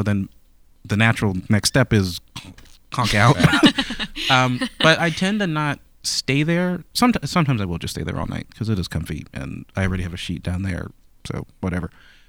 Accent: New York City, New York, United States; I grew up in New York City, in Brooklyn.

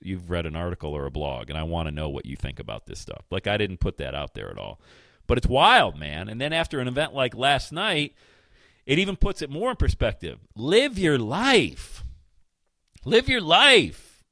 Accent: Bradford, Pennsylvania, United States; I grew up in Bradford, PA. We called it pop.

